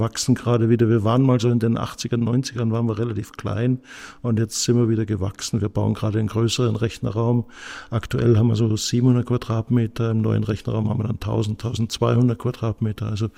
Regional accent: Austria; now in Stuttgart, Germany; Ich bin kein Stuttgarter, okay. Ich bin Österreicher, ja.

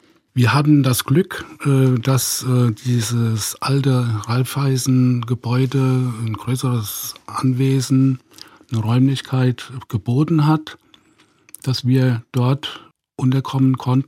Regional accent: Hüffelsheim, Rhineland-Palatinate, Germany; born there; mein Geburtsort ist Höfelsheim bei Bad Kreuznach. Also ich habe dann mich etwa 20 Kilometer nach Westen orientiert, weil meine Frau dort geboren worden ist.

